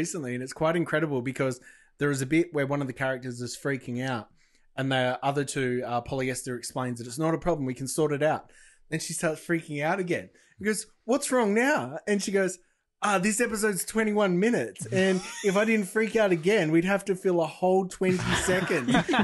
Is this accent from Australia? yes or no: yes; Australia; growing up in Australia